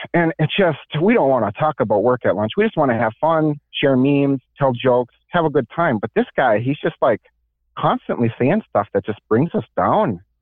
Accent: Minnesota, United States; Yeah, I'm from Minnesota.

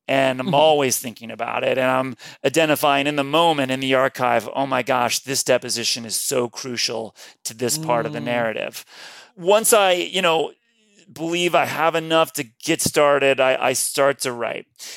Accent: Cincinnati, Ohio, United States; that whole story and all the problems that Pete has created still looms over Cincinnati, my hometown.

